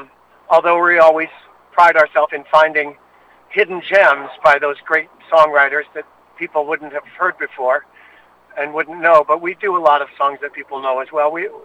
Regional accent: Iowa, United States; because I'm from Iowa, and KT is from Oklahoma, and so my parents could come hear us

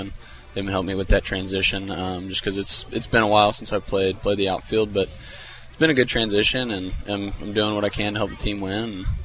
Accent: Liberty, Missouri, United States; I'm from Liberty. I mean, that's kind of a pipeline for Northwest.

